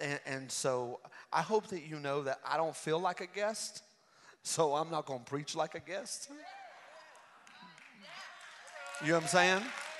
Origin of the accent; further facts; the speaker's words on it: Hot Springs, United States; We are from Hot Springs, and so we worked with her there.